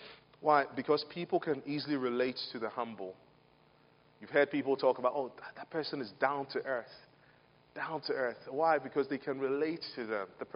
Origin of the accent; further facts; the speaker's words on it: Ghana; when I was growing up in Ghana, when the lights go off and maybe you put a lamp out there, what happens is you see flies and stuff going to that.